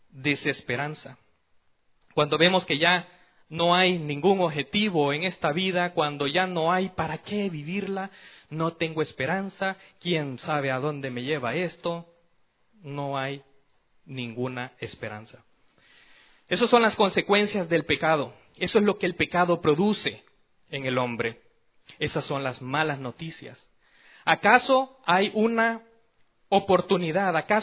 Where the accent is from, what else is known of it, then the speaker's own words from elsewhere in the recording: San Salvador, El Salvador; Como por ejemplo en mi país, San Salvador es la capital. Y cuando pensamos en San Salvador, ok, yo soy de San Salvador.